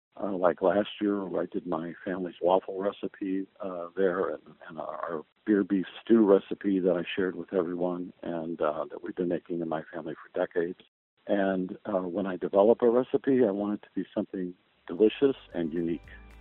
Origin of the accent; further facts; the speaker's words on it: Chicago, Illinois, United States; Even though I'm from the Chicago area